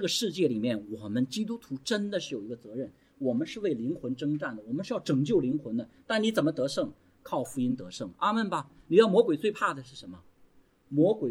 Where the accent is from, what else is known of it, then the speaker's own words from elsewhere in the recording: China; 在我们中国流行的不是独居无虑，是另外一个词儿，叫岁月静好，是吧？